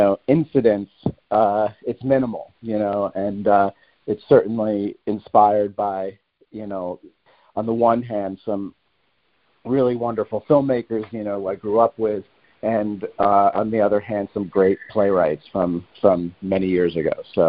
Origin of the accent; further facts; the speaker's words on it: Poughkeepsie, New York, United States; born there; I was born actually in Poughkeepsie.